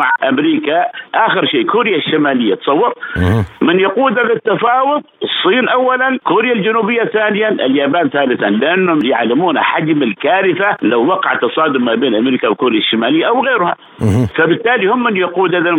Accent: Oman; ولا نحن كعمانيين نقول أنتم احتليتوا عمان 150 سنة

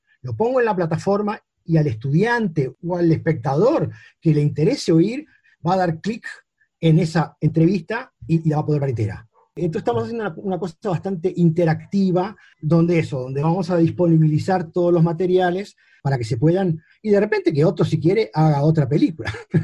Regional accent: Uruguay; como un uruguayo que tiene un pie afuera

